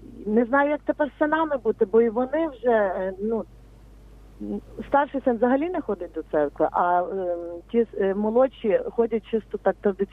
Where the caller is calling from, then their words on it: Lviv, Lviv Oblast, Ukraine; Я зі Львова дзвоню, і я греко-католичка.